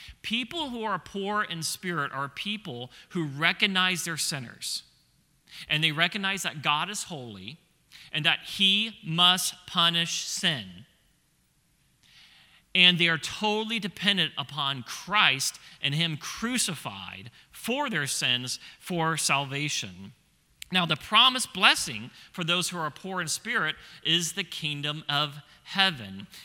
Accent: West Coast, United States; Now, I'm from the West Coast, the best coast.

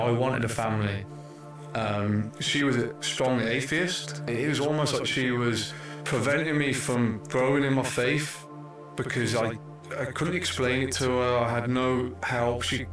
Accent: England, United Kingdom; I'm from England.

